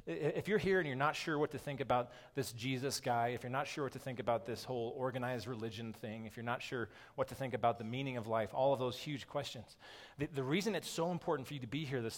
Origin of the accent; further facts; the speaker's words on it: United States; and I am American, I sure as heck am not going to submit to any king.